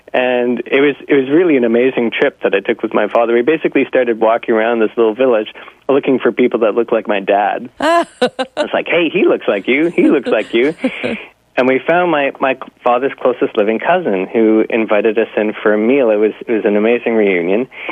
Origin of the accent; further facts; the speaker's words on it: Ottawa, Ontario, Canada; now in Toronto, Canada; I grew up in Ottawa. We all live in Toronto now, but, you know, no one's actually from Toronto. We just moved there. But I grew up in Ottawa